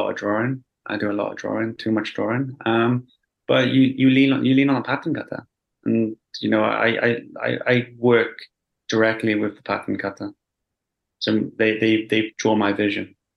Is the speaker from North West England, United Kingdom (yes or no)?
no; Wales, United Kingdom; I grew up in Wales, in a small village.